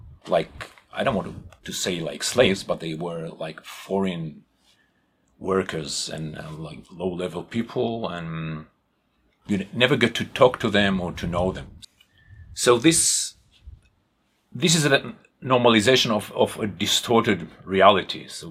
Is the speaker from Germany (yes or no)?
no; Israel; Okay, so I was born in Israel, as you know, as you mentioned. And I was raised like every child in Israel into the Zionism.